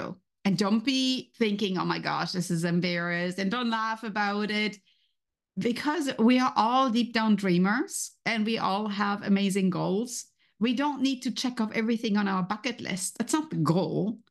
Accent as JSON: {"language": "English", "country": "Germany", "accent": "German", "second_language": "English", "said": "As you can hear from my accent, I have obviously still my German accent, right?"}